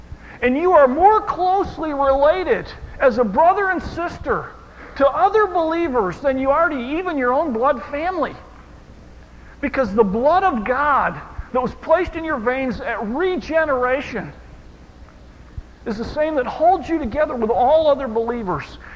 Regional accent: Bath, Michigan, United States; It spells Bath. That's my hometown. You know, the Fighting Bath Bees? We could sting the opposition to death.

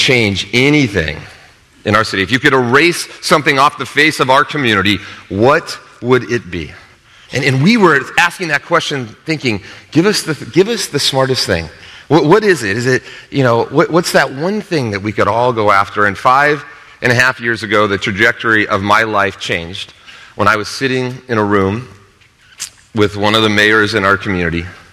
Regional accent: Denver, Colorado, United States; I am from Denver, Colorado.

